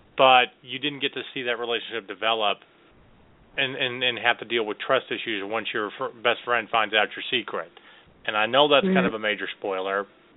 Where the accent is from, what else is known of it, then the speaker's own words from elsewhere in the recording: Chicago, Illinois, United States; Well, hell, I'm from Chicago. That's every politician.